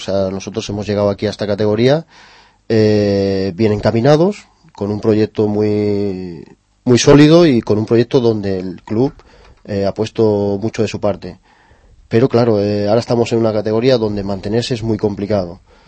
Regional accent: Madrid, Community of Madrid, Spain; Bueno, soy madrileño, ¿vale?

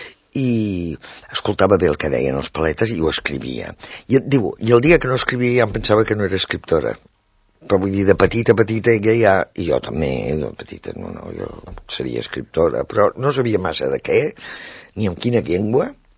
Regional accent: Catalonia, Spain; jo sóc del Vallès, pròpiament sóc del Vallès.

